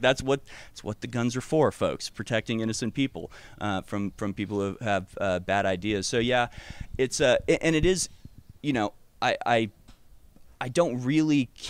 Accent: Houston, Texas, United States; I grew up around Jews. Most of my friends lived in the Jewish neighborhood, Meyerland in Houston.

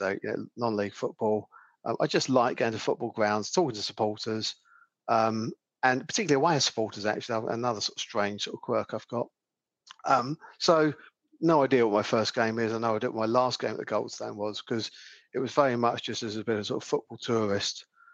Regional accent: London, United Kingdom; And I grew up in London.

